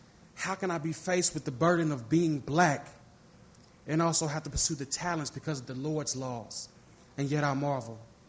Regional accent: Louisville, Kentucky, United States; I'm from Louisville, Kentucky. Yeah, Iroquois High School.

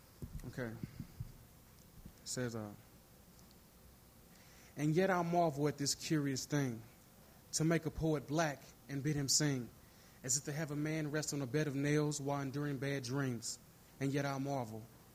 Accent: Louisville, Kentucky, United States; I'm from Louisville, Kentucky. Yeah, Iroquois High School.

